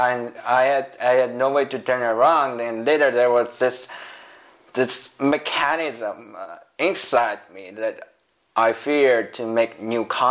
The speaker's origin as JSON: {"language": "English", "country": "China", "tie": "born or raised there", "said": "That's what I learned to do when I grew up in China."}